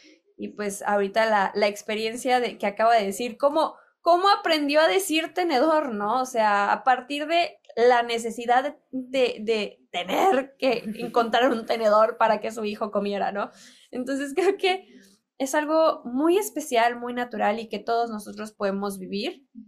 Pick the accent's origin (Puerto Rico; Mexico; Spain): Mexico; Nosotros como mexicanos nos encanta que platiquen sus experiencias en México